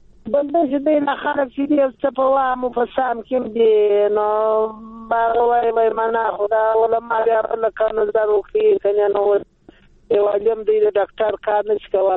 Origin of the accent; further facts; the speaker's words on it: Uruzgan, Afghanistan; روزګان د ولایت